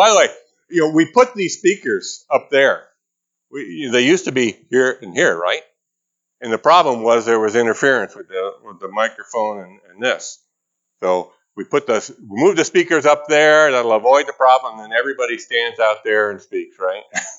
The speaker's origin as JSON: {"language": "English", "region": "California", "country": "United States", "said": "Yeah, I'm a kid from California, by the way, so what I know about hurricanes."}